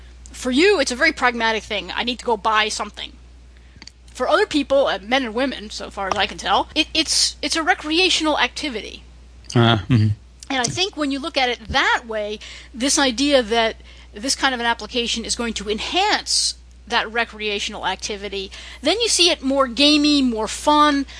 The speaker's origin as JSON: {"language": "English", "region": "New England", "country": "United States", "tie": "born or raised there", "said": "Friendly's Ice Cream, which I grew up with here in New England."}